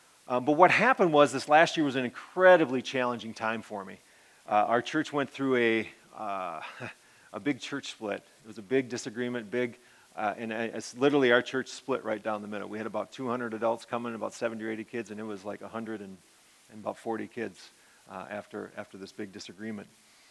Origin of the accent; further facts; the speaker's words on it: Aberdeen, South Dakota, United States; moved away as an adult; I grew up in South Dakota, grew up in Aberdeen, South Dakota. I moved to the Twin Cities of Minnesota 21 years ago to pursue a career in engineering.